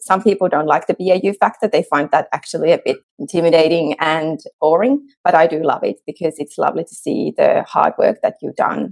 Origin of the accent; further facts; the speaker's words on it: Finland; English is a second language; moved away as an adult; now in London, United Kingdom; it's very unlikely I'm returning to my home country, Finland, anytime soon.